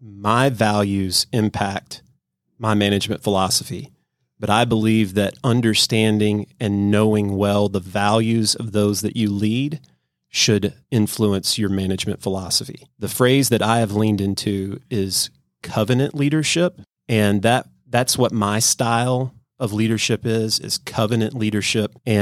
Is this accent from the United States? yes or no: yes; Nashville, Tennessee, United States; I was born and raised in Nashville with three boys and a wife